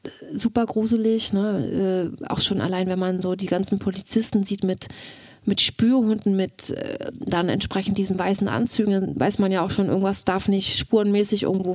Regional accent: Mecklenburg-Vorpommern, Germany

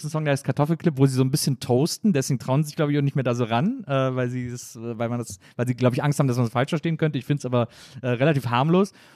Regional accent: Stuttgart, Baden-Württemberg, Germany; Ja, als Stuttgarter

